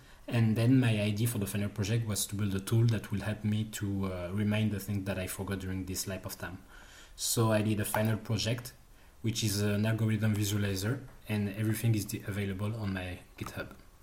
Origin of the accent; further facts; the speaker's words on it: Paris, Île-de-France, France; English is a second language; I'm from Paris, France